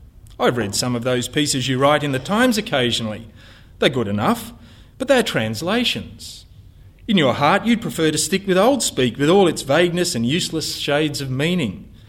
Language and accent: English; Tasmania, Australia; I'm from Tasmania. I'm white, working class. I'm a Protestant, middle-aged male, happily married.